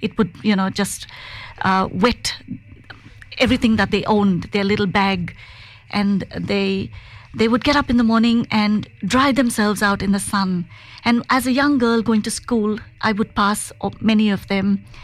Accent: Mumbai, Maharashtra, India; now in Australia; I come from Mumbai and I grew up in a disadvantaged area

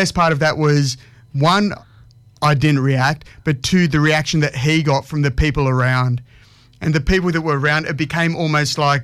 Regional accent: New South Wales, Australia; It was just in growing up in the Shire. you can't go past the Shire.

